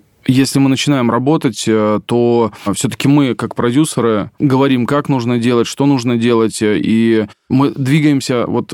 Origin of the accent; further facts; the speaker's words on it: Voronezh, Voronezh Oblast, Russia; Я из провинциального города, да, то есть я не родился в Москве, то есть я сам родом из города Воронежа